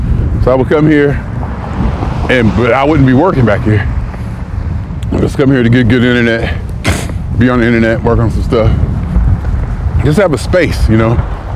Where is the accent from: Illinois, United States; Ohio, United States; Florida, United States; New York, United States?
Ohio, United States; I said, I'm from Ohio. We bowl. I grew up bowling.